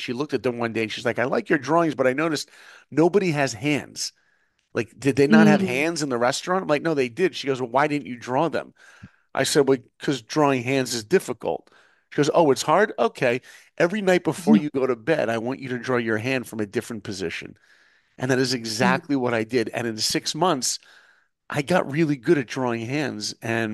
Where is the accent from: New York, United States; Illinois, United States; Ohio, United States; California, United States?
New York, United States; So for me, look, I grew up in New York. I was far from Disney.